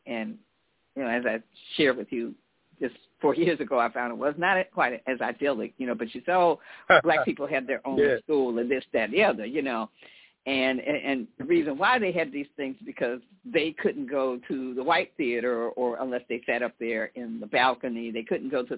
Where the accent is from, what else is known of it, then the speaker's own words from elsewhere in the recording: Chicago, Illinois, United States; I'm from Chicago originally, grew up on the famous South Side of Chicago